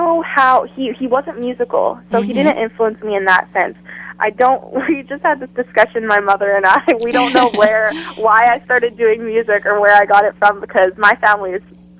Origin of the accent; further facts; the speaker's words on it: Langenberg, Saskatchewan, Canada; am from Saskatchewan. I'm from a small town called Langenberg, so.